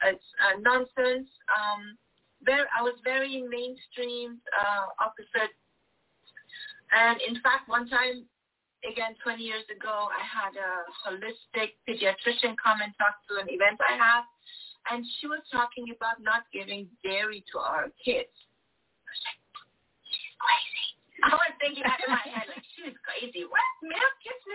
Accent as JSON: {"language": "English", "country": "Germany", "tie": "born or raised there", "said": "growing up in Germany"}